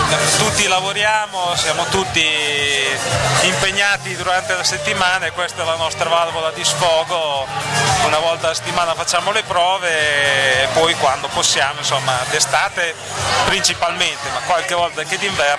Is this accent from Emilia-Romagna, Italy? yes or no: yes; Viserba, Emilia-Romagna, Italy; due su sei componenti siamo di Viserba